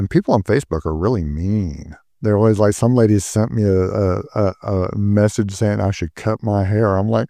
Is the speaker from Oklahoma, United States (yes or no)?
yes; Oklahoma, United States; I'm a hick from Oklahoma, and like most people, I was in the Navy, and that's how I ended up in Norfolk.